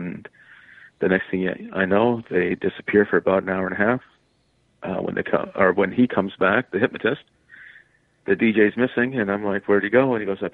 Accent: Canada; also born or lived in Fiji; I was born in the Fiji Islands. I was raised in Canada from the age of 4. Right through.

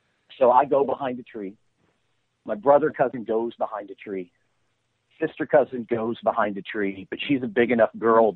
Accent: Louisiana, United States; also born or lived in Arkansas; I was born in Arkansas. We've got a farm there, and I grew up a lot in North Louisiana, and that ugly part of the world they call the Arklatex.

